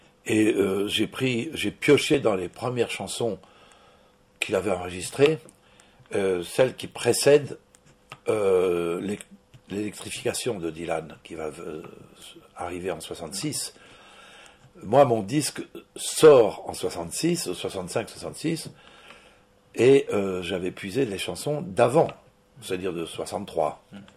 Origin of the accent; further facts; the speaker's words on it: Spain; moved away; quand je suis arrivé d'Espagne, je chantais des chansons du folklore que je n'avais pas composées